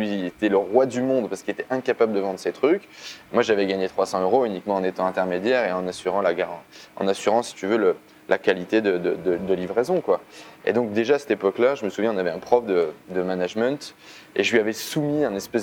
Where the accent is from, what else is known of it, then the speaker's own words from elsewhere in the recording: Italy; French is a second language; je me mets du coup à faire de la danse latine parce que je suis italien